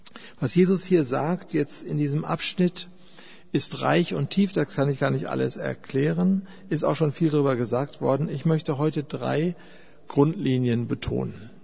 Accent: Germany; Wir sind ja als Deutsche in unserer etwas verfrorenen westlichen Kultur eher so

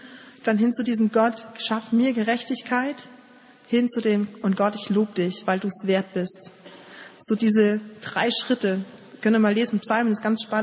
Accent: Saxony, Germany; Ich stamme aus dem Erzgebirge. Bei uns gibt's hin und wieder mal so kleinere Beben.

